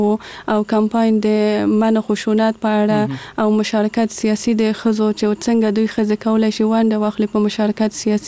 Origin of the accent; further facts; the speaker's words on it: Kabul, Afghanistan; زه په کابل کې زیږېدلې یم او دلته مې ژوند کړی.